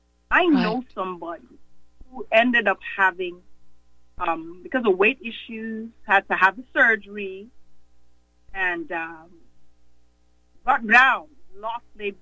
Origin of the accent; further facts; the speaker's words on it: Nigeria; also born or lived in England; now in Chicago, United States; My mother is from Guyana, which is in South America. I was born in England, but I grew up in Nigeria.